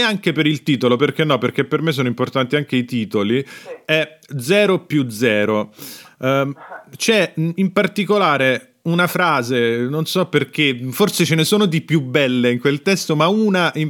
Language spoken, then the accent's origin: Italian; Rome, Lazio, Italy; accent: Roman; perché è un pezzo in romano, per la prima volta ho cantato nel mio dialetto